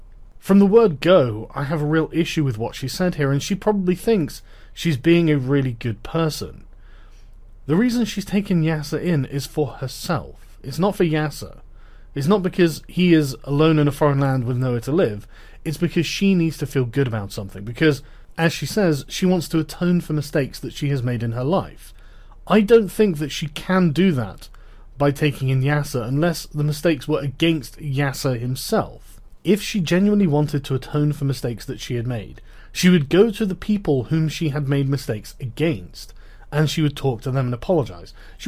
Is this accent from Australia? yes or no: no; England, United Kingdom; my cultural background, despite the fact that we're both English.